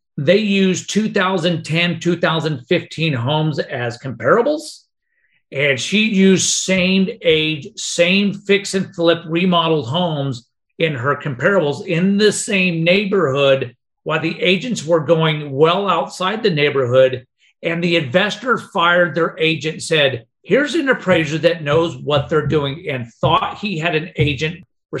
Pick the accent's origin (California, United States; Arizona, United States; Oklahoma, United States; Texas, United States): Arizona, United States; I'm going to repeat one that happened to take place in my home state of Arizona